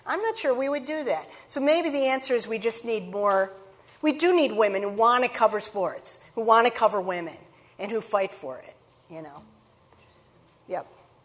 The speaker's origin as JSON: {"language": "English", "town": "Chicago", "region": "Illinois", "country": "United States", "tie": "born or raised there", "said": "I grew up in Chicago. I thought I would die at my desk at the Tribune."}